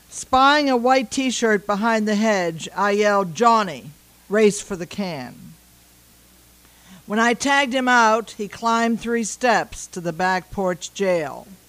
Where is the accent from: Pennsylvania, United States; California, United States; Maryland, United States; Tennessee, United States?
Pennsylvania, United States; Sewickley; I grew up in Sewickley with a brother who was 14 months older